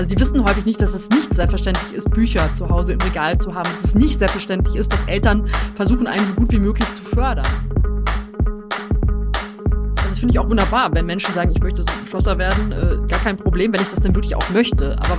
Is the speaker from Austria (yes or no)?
no; Rheda-Wiedenbrück, North Rhine-Westphalia, Germany; Ja, ich komme ursprünglich aus Ostwestfalen, aus einer Kleinstadt namens Riederwiedenbrück